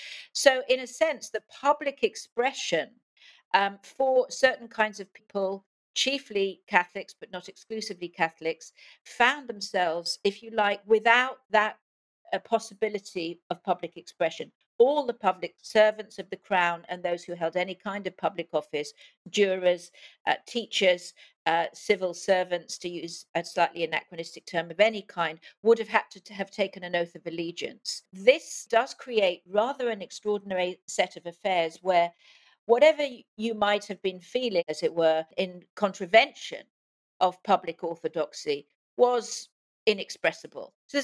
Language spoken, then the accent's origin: English; England, United Kingdom; now in United States; I'm working, as you said, in America now, but you can hear from my voice that I'm a transplant from England, where I did my undergraduate degree and my PhD.